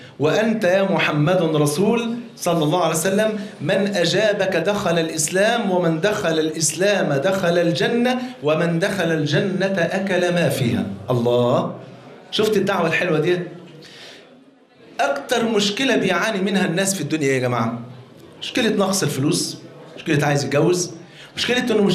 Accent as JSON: {"language": "Arabic", "country": "Egypt", "said": "بقى مش تعرف المش عندنا في مصر فرض عين"}